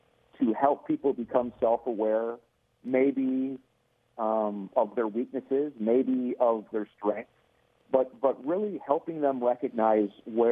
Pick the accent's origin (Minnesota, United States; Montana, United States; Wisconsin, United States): Wisconsin, United States; I was born and raised in Wisconsin Lutheran, and I don't know what I am now.